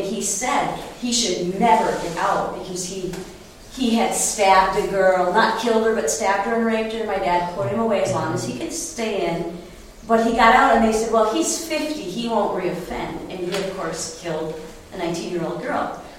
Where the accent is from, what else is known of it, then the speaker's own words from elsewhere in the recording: Minnesota, United States; And so even though Minnesota doesn't have a death penalty, I'm from Minnesota, but it is a little scary for people like me who have done nothing wrong